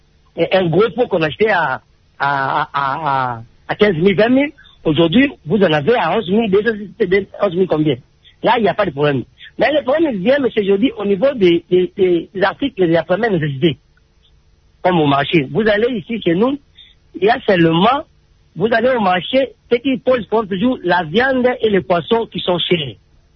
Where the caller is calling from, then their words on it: Mbandaka, Équateur, DR Congo; Moi, j'aimerais faire des petites observations ici chez nous en Mbandaka.